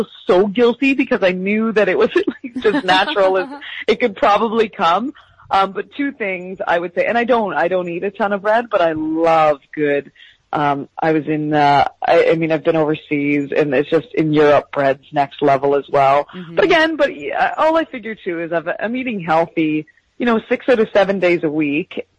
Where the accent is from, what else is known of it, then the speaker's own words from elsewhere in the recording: Canada; I'm Canadian